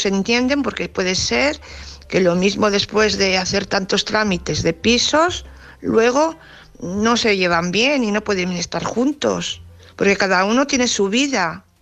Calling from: Valladolid, Castile and León, Spain; de Valladolid.

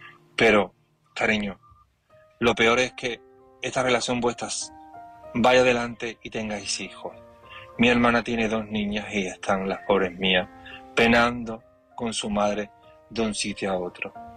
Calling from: Seville, Andalusia, Spain; de Sevilla. Y llamo para opinar del tema de esta noche.

